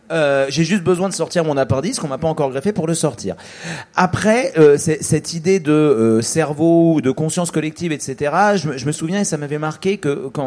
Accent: France; En même temps, on est français, on a quand même une tradition d'aller se révolter pour être ensemble

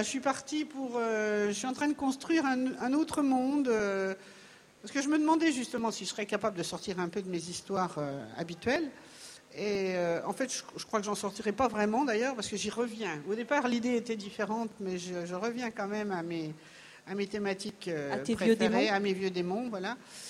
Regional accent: Meursault, Bourgogne-Franche-Comté, France; born there; now in Beaujolais, France; bien que je sois une fille des vignes, hein, je suis née à Meursault et j'habite dans le Beaujolais.

